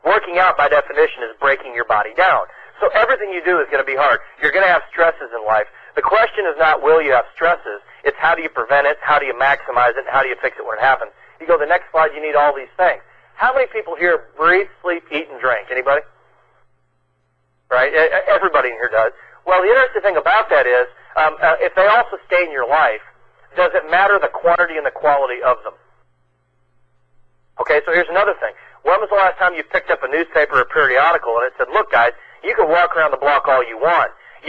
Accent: Ireland; Guys, it took me 45 minutes just to conjure up a swear word, and I'm Irish.

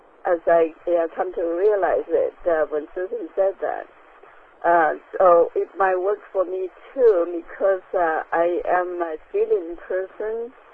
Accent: Taishan, Guangdong, China; English is a second language; moved away; also born or lived in Taiwan; when I dream, I often dream people from where I was born in China, in Taishan, back in the mountain villages.

